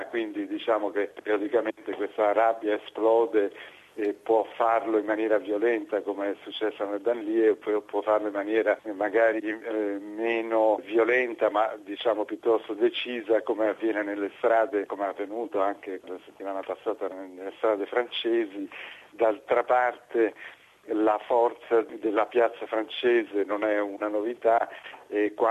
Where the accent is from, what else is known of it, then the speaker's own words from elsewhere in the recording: Liguria, Italy; in Liguria, la mia terra